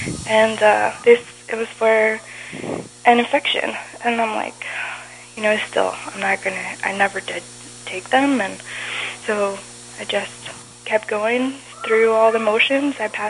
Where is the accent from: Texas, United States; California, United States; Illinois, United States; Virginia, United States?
Texas, United States; Like, I grew up in Texas. I was always around guns, and I was very much a tomboy